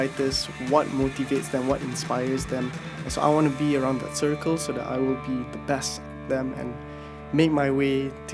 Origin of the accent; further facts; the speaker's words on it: Malaysia; now in Philippines; So for me, being a Malaysian, we are very comfortable.